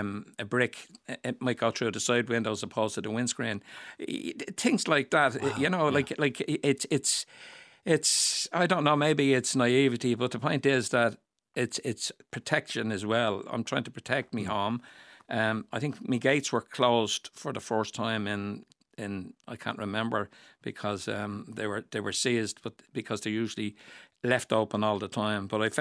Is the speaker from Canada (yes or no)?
no; Dublin, Leinster, Ireland; I was born in Donnycarney. I moved to Aidenmore and I live in Coolock, all within the barony of Coolock, the name that's been dragged through the mire all my life. So in other words, yes, I'm a local man and I know the area well.